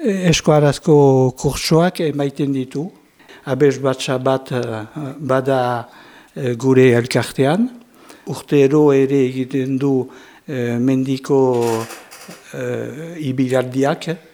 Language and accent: Basque; Saint-Palais, Nouvelle-Aquitaine, France; now in Bayonne, France; Ez, Dona Paulekoa naiz.